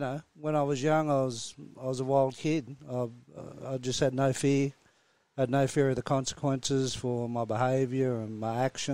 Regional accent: Sydney, New South Wales, Australia; I was brought up in the inner city suburbs of Glebe, Piermont, Balmain, and you had to be tough.

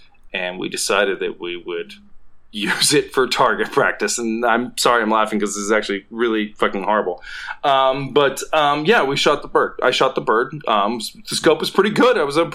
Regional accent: Atlanta, Georgia, United States; also born or lived in Tennessee / Alabama; So I grew up in Atlanta, did a little time in Tennessee for high school, went to college in Alabama.

